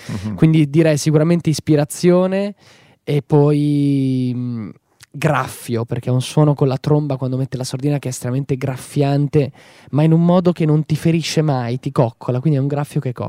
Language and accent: Italian; Bologna, Emilia-Romagna, Italy; cominciando ovviamente nella mia città natale, Bologna